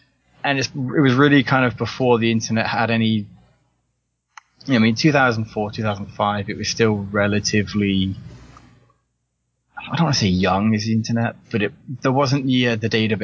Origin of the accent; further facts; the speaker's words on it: England, United Kingdom; moved away as an adult; now in Canada; I grew up in England, as you may or may not be able to tell. And I moved to the east coast of Canada probably about 13, 14 years ago.